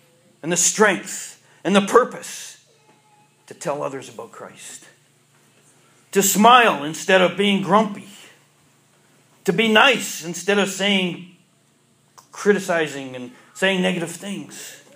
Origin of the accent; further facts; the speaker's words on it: Canada; I'm from Canada.